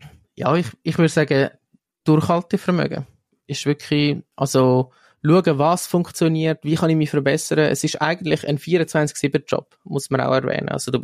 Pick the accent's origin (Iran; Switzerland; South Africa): Switzerland; wie ich gesagt habe, als Schweizer